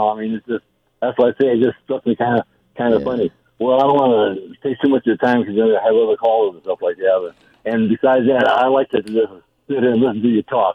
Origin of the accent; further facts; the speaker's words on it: Hammond, Indiana, United States; I was born and raised in Hammond, Indiana, and they had the recruiting office in the basement of the post office.